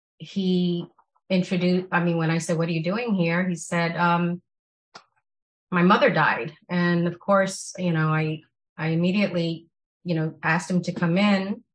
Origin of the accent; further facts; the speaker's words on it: Bronx, New York, United States; I am from the Bronx in New York City. In 2011, I came to St. Carlos as I heard of the Wellness Center through my doctoral training program.